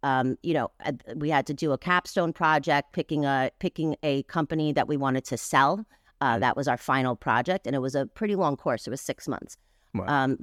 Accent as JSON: {"language": "English", "region": "New York", "country": "United States", "tie": "born or raised there", "said": "I grew up in New York. I grew up, in the club scene"}